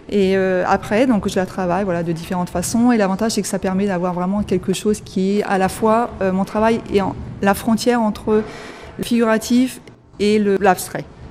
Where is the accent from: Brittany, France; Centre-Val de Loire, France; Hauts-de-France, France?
Hauts-de-France, France; Compiègne; je suis artiste de Compiègne.